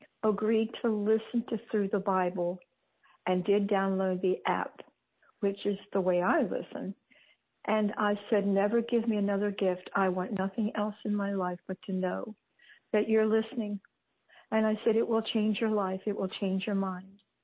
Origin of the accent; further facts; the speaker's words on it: Gainesville, Florida, United States; from Gainesville, Florida.